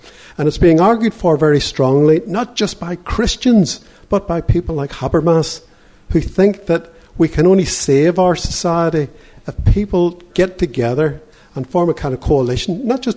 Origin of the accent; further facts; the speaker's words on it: Australia; But I'm an Australian, you're Australians.